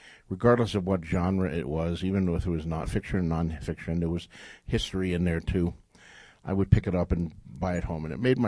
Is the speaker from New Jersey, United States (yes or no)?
yes; Bayonne, New Jersey, United States; Growing up in Bayonne, New Jersey, and buying those comic books, and then graduating to books that actually had no pictures in them, we had no bookstores in Bayonne, New Jersey.